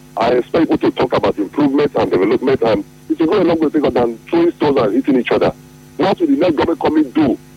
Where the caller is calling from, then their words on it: Woji, Rivers, Nigeria; I'm calling from Woji.